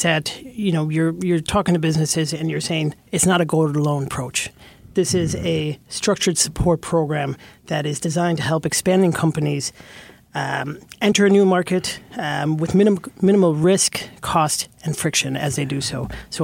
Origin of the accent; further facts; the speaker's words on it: Galway, Connacht, Ireland; I'm from Galway. We're on the West Coast. We're, you know, outside of Dublin